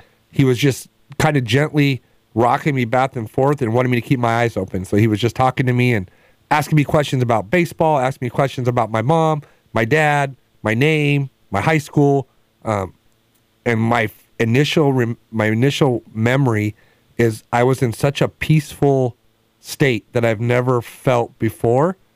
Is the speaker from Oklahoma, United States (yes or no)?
no; Long Beach, California, United States; all the things that a boy would do growing up in Long Beach